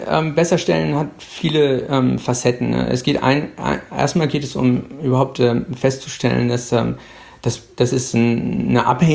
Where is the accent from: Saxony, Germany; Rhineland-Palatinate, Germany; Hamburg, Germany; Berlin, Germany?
Hamburg, Germany; moved away as an adult; now in Brussels, Belgium; Ich komme aus Hamburg, bin da geboren und aufgewachsen, habe nach dem Abi in England Physik studiert